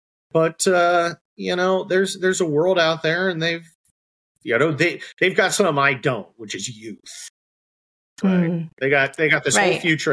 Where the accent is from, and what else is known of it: California, United States; born or raised there